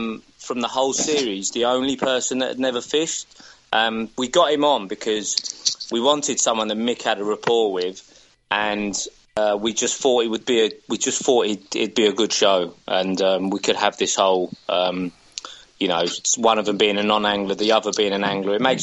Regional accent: Colchester, East of England, United Kingdom; when I went back to Colchester when I joined Corder, because I thought I'd go to my hometown. It was only an hour away. But yeah, I actually moved to Colchester originally in 1985. It was the year we moved to England, really.

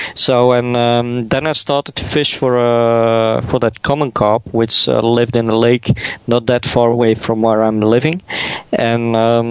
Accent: Flanders, Belgium; And as I'm from Belgium, which is, and I'm in the northern part of Belgium, so the Flemish part

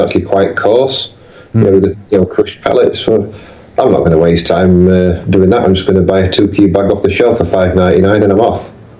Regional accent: Yorkshire and the Humber, United Kingdom; As a Yorkshireman

